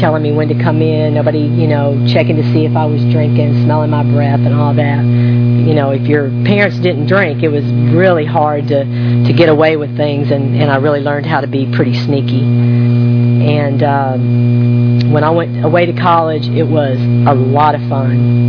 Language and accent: English; United States; I grew up on the Mississippi River, and, you know, I learned to water ski in that river.